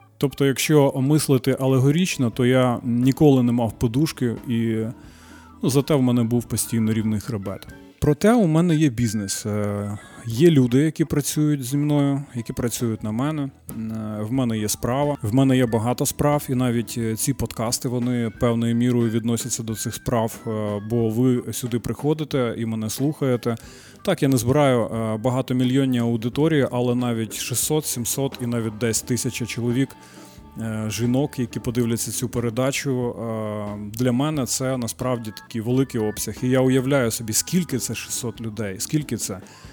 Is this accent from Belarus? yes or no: no; Cherkasy Oblast, Ukraine; now in Kyiv, Ukraine; я сам не з Києва, я з Черкащини, Шевченків край, і вже 16-й рік я живу в Києві.